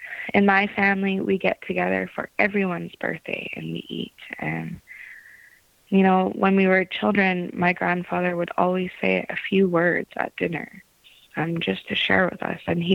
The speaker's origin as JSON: {"language": "English", "region": "British Columbia", "country": "Canada", "said": "I am from the Slaaman Nation, but I also have deep connections to Clahoos and Huamasku. Those are sister nations."}